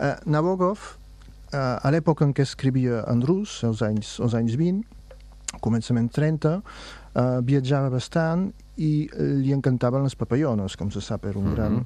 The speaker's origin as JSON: {"language": "Catalan", "town": "Le Boulou", "region": "Occitania", "country": "France", "said": "I com que jo sóc del Boló, clar, em va provocar una emoció, diguem."}